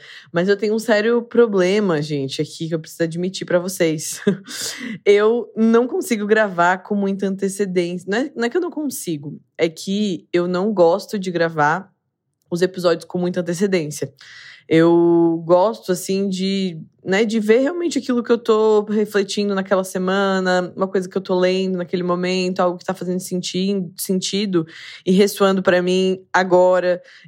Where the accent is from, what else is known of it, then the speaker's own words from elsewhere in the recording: Santa Catarina, Brazil; now in São Paulo, Brazil; moro em São Paulo, sou natural de Santa Catarina, mas moro atualmente já há alguns anos em São Paulo.